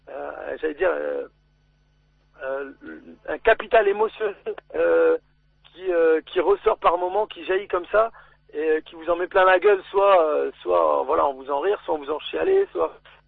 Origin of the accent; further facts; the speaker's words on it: France; on est nés en France, on a grandi en France.